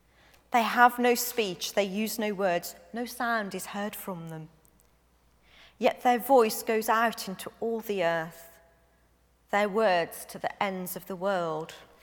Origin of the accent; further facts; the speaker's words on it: Birmingham, West Midlands, United Kingdom; now in Carlisle, United Kingdom; I come from Birmingham, it's a big city. You see lots of tower blocks, you don't see hills.